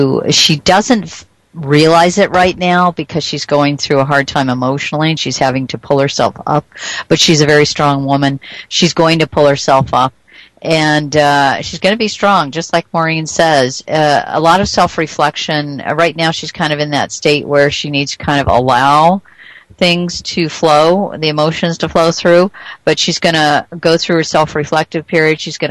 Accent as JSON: {"language": "English", "region": "Arizona", "country": "United States", "tie": "born or raised there", "said": "Arizona, that's my home state."}